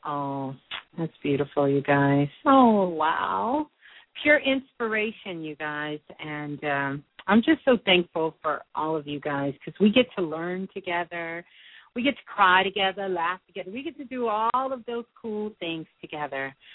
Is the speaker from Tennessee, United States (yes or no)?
no; New York City, New York, United States; How is things in my hometown of Brooklyn, Brooklyn?